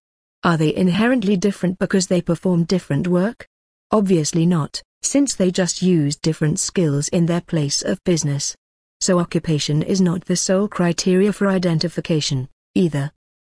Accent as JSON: {"language": "English", "country": "United States", "tie": "born there", "said": "I am an American. I was born in the greatest land on earth."}